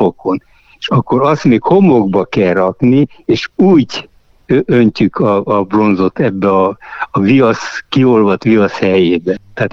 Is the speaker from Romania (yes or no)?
yes; Transylvania, Romania; now in Ajka, Hungary; mert én erdélyi vagyok, és a 89-ben jöttem át